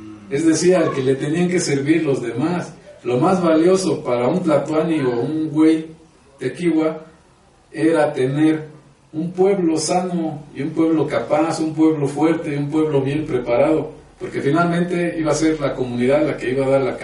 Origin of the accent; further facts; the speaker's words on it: Mexico; ese tipo de legado que nosotros como mexicanos pues hemos recibido o que seguimos recibiendo